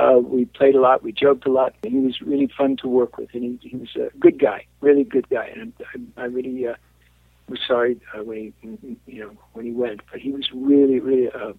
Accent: Brooklyn, New York, United States; You know, I'm a kid from Brooklyn, and there wasn't a hell of a lot of adventure there.

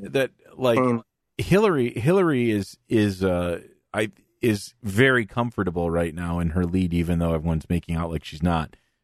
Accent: Saginaw, Michigan, United States; I'm a dentist from Saginaw, Michigan.

